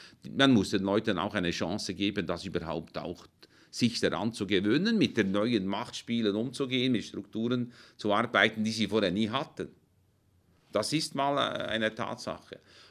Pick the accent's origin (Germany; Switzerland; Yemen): Switzerland; dass wir als Schweizer vielleicht, die wir da behütet und beschützt sind und in Sicherheit leben